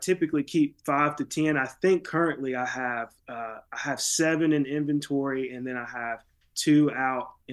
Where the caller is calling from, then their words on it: Tupelo, Mississippi, United States; I'm coming from Tupelo, Mississippi, which is the birthplace